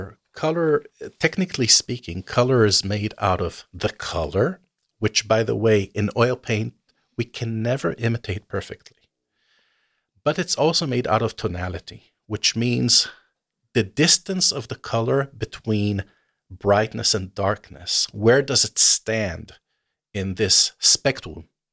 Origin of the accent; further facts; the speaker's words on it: Israel; moved away as an adult; because the light in my home country in Israel is way more violent.